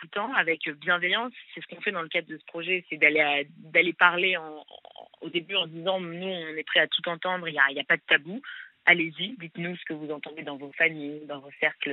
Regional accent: Paris, Île-de-France, France; Alors j'ai 21 ans et je suis de Paris.

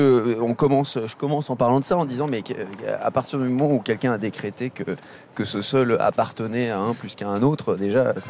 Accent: Paris, Île-de-France, France; Moi, je suis parisien d'origine. Je suis du 18e. J'ai grandi dans le quartier des Abbesses

